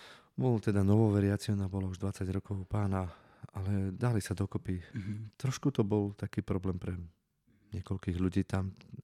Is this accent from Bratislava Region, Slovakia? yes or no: no; Sabinov, Prešov Region, Slovakia; ja som nikdy v živote nikde inde nebýval. Vždycky toto bolo mesto, kde som sa narodil, tu v Sabinove.